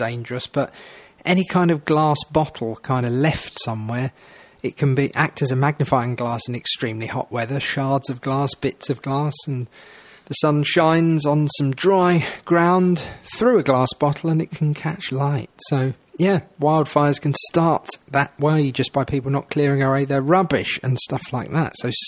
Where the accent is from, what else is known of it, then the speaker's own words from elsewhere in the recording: Dartford, South East England, United Kingdom; now in Brentwood, United Kingdom; I live in Brentwood now, but I'm originally from Dartford in Kent